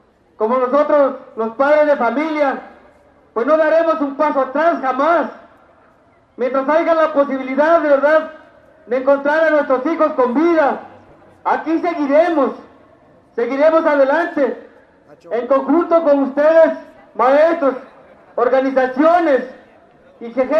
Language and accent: Spanish; Mexico; como mexicanos, pues nos corresponde estar ahí en la lucha con ustedes